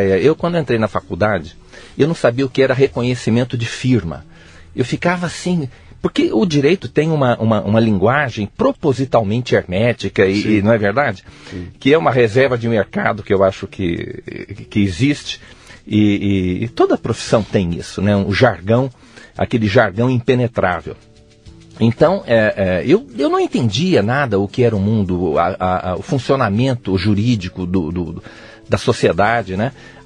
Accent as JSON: {"language": "Portuguese", "town": "Mogi das Cruzes", "region": "São Paulo", "country": "Brazil", "moved": "yes", "lives_now": "Brasília, Brazil", "said": "Eu sou de Mogi das Cruzes, São Paulo."}